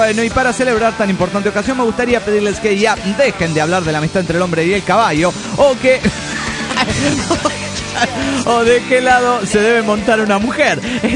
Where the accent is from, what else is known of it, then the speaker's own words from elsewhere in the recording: Peru; moved away; Pero vine a Perú a saludar. Vine porque es mi tierra.